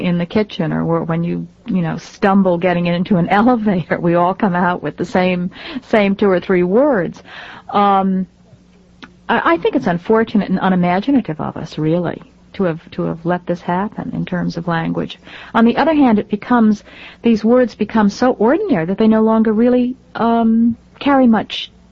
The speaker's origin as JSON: {"language": "English", "town": "Bridgeport", "region": "Connecticut", "country": "United States", "tie": "born or raised there", "said": "my hometown, Bridgeport, Connecticut, in a way, imaginatively, my sense of place is there."}